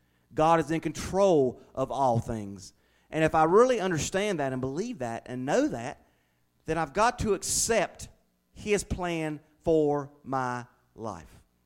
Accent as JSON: {"language": "English", "town": "Statesville", "region": "North Carolina", "country": "United States", "tie": "born or raised there", "said": "See, I was born and raised in Statesville."}